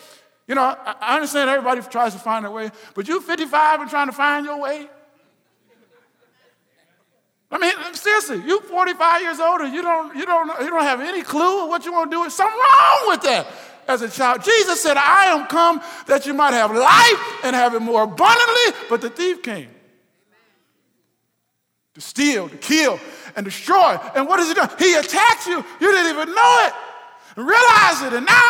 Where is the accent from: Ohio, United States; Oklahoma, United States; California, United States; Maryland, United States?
Ohio, United States; No, listen, I'm from Ohio.